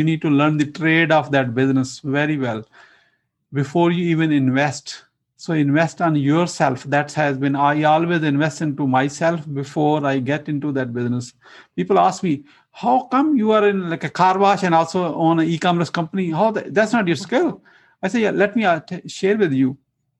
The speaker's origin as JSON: {"language": "English", "country": "Pakistan", "second_language": "English", "moved": "yes", "said": "So from my accent, you can figure out I'm an immigrant. So immigrant over 25 years ago, originally from Pakistan."}